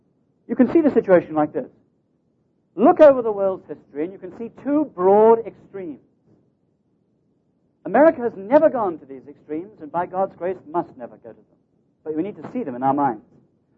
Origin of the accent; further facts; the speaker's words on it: England, United Kingdom; none of this is my business in a way as an Englishman